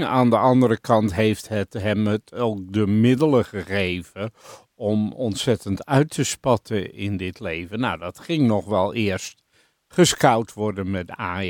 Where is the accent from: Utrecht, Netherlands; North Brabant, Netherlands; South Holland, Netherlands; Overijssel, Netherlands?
South Holland, Netherlands; Rotterdam; Ik krijg het nauwelijks door de strot als Rotterdammer.